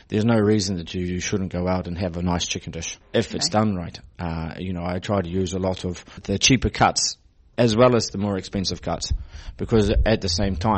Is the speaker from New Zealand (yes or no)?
yes; New Zealand; moved away as an adult; I am from New Zealand, and I have been traveling around the world probably since I was 20, so for the last 12 years.